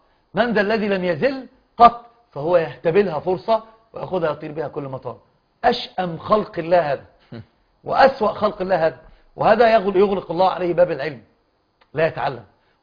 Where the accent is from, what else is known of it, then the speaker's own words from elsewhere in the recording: Egypt; فكان يعرف أنني من مصر ومصري،